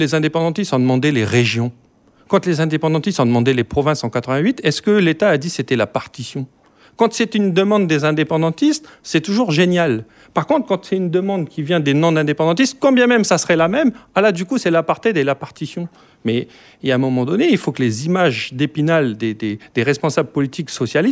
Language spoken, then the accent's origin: French; Poya, New Caledonia; Je suis de Poya, ma commune est coupée en deux.